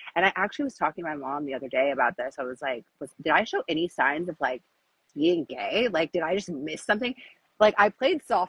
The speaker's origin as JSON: {"language": "English", "region": "Southern US", "country": "United States", "tie": "born or raised there", "said": "I was like completely brainwashed by society and like growing up in the South."}